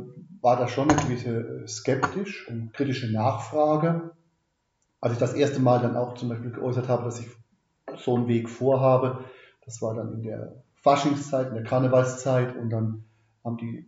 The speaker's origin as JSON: {"language": "German", "region": "Rhineland-Palatinate", "country": "Germany", "accent": "Palatinate dialect", "said": "Also ich komme aus der Pfalz, das wird man wahrscheinlich zwischendurch immer wieder mal hören. Ich werde kein astreines Hochdeutsch pappeln können, würde ich jetzt im Scherzhaft sagen, reden können, sondern kommt immer mal wieder mein Dialekt durch."}